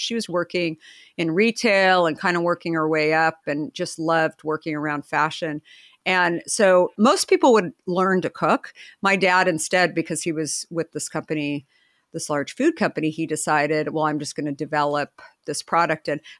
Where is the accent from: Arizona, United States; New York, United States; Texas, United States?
Arizona, United States; Phoenix; Yeah. In Phoenix, Scottsdale area.